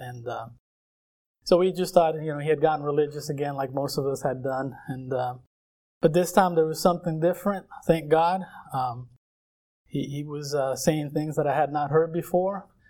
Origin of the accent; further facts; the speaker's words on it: Puerto Rico; first language Spanish; English is a second language; I'm from Puerto Rico. Spanish is my first language, although I don't quite dominate it like I used to.